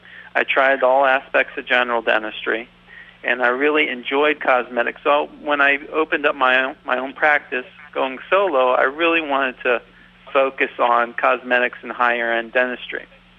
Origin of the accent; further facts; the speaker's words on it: Fort Myers, Florida, United States; I grew up in Southwest Florida. I'm from Fort Myers, Florida, right nearby, a little town nearby.